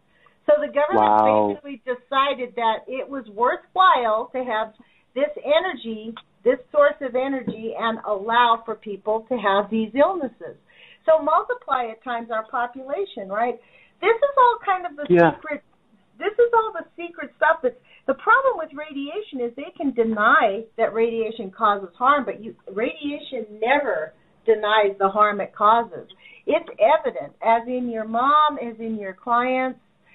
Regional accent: West Coast, United States; I'm from the West Coast and out here we're a little bit radical, I think.

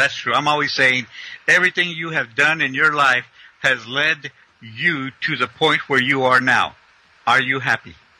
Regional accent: United States; But as a Mexicano growing up in the United States, I've always seen those things happen.

